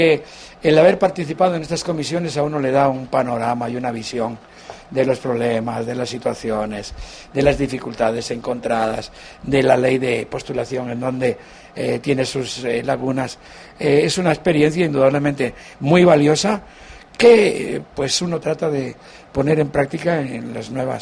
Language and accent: Spanish; Guatemala; si soy guatemalteco